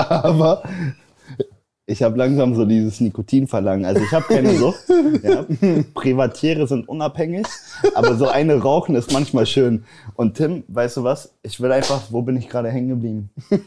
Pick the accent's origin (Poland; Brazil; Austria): Poland; Weil bei uns, guck mal, ich bin ja Pole, ich weiß nicht, ob das viele wissen.